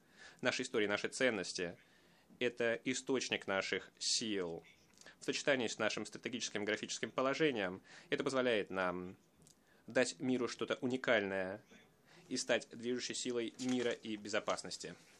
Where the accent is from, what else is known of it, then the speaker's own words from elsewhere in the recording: Georgia; Мы, грузины, хотим хорошие взаимоотношения с Россией, но не в ущерб нашему суверенитету и независимости